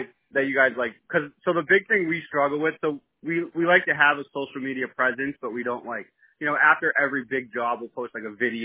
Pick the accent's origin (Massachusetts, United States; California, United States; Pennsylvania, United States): Massachusetts, United States; Easton; also born or lived in New Hampshire; we built homes in New Hampshire for like 6 years and then we moved back to Massachusetts. We're from Easton.